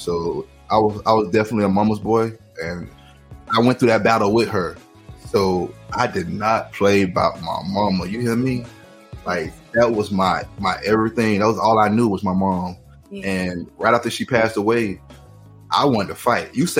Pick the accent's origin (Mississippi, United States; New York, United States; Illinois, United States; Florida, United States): Florida, United States; He didn't know I was from Florida.